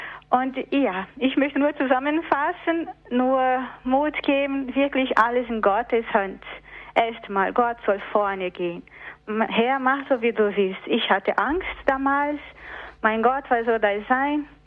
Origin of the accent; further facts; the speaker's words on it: Brazil; now in Germany; ich komme aus Brasilien.